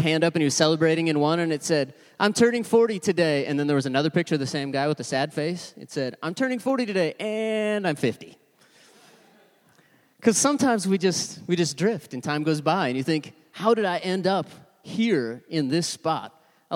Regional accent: Montana, United States; Full disclosure, I grew up in Montana. Don't judge me.

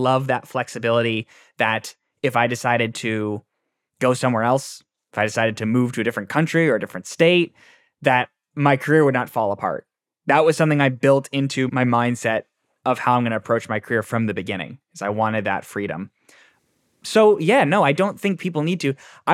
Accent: Connecticut, United States; Because in my hometown, I come from a nice, well-off suburb in Connecticut, and I get paid pretty well for piano lessons.

